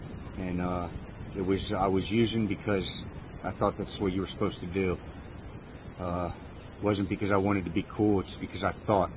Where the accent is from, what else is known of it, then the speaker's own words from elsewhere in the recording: Fort Lauderdale, Florida, United States; moved away as an adult; now in Johnstown, United States; I've been up here about 4 months in Johnstown area, which is Lower Mountain Highlands. And I'm from Florida, Fort Lauderdale, born and raised.